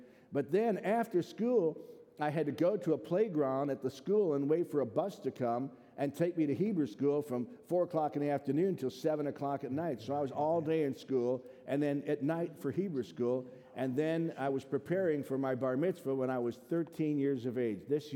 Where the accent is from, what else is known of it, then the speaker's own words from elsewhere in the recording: Cleveland, Ohio, United States; also born or lived in Columbus, Georgia / Montgomery, Alabama / Alexander City, Alabama; Worked there for 18 months and then went back to my hometown of Cleveland and then to Columbus, Georgia, Montgomery, Alabama, and then to a small town in Alabama called Alexander City.